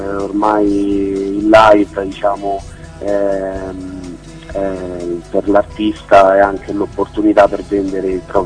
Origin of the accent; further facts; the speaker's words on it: Orte, Lazio, Italy; Noi siamo precisamente di Orte, provincia di Viterbo.